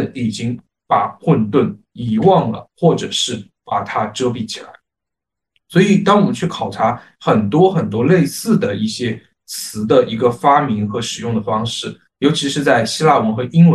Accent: China; 无论是我们中国人自己的一些原始时代的神话

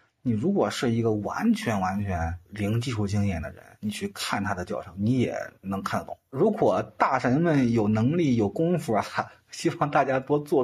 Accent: China; 是因为我老家那边啊，是咱们中国的一个酒类包装基地，就是做玻璃瓶做瓶盖这种的。

